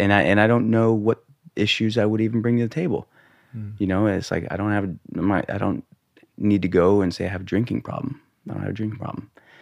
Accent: Montana, United States; so growing up in Montana, you know, boys' locker room, bringing the brown kid

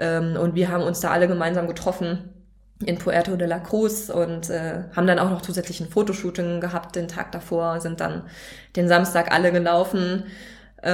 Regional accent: Rechberghausen, Baden-Württemberg, Germany; das Sparda-Team in Rechberghausen in meiner Heimat

